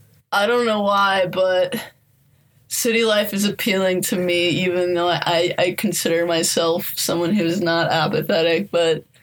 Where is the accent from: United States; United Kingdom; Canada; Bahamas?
United States; I'm a handgun girl because there's nothing cooler to me than, like, a pistol because I'm American and that's, like, mythologized here a lot.